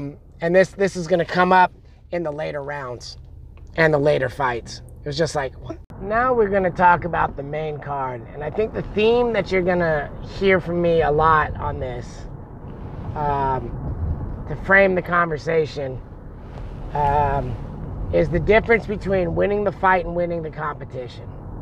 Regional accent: Oakland, California, United States; also born or lived in Berkeley; I grew up in the 80s. I'm from North Oakland, South Berkeley.

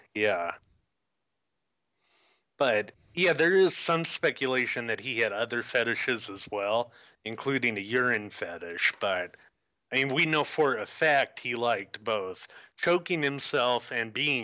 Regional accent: Midwest, United States; I am a Midwesterner myself, although I'm not from Indiana. I'm from not horribly far, I guess.

